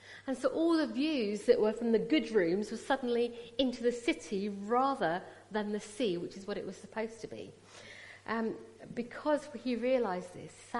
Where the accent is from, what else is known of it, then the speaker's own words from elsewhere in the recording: Wimbledon, London, United Kingdom; When we were growing up, mum was trying to look after us. And the local church where I grew up in Wimbledon